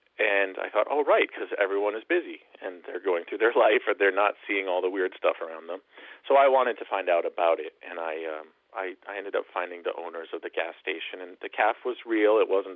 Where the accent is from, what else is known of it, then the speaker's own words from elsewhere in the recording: New England, United States; now in Midwest, United States; I grew up in New England, and I live down south, and I live in the Midwest now.